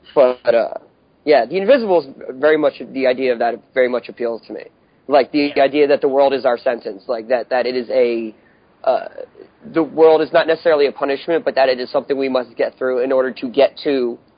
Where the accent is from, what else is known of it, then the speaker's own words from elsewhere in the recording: Pennsylvania, United States; Which is why I'm from Pennsylvania, fucker.